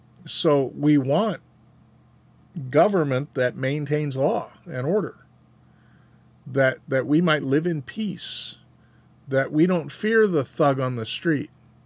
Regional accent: United States; I am an American, and I do have nationalist and patriotic sympathies, but I'm also an Earthling.

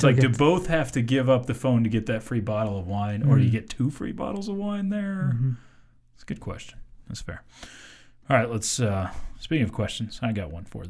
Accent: United States; I am an American.

